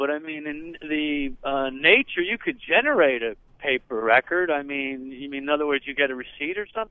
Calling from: Manhattan, New York, United States; I've actually resided in New Jersey. I'm just calling from Manhattan.

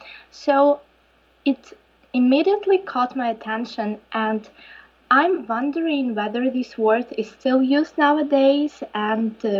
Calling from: Ukraine; English is a second language; And I'm calling from Ukraine, so...

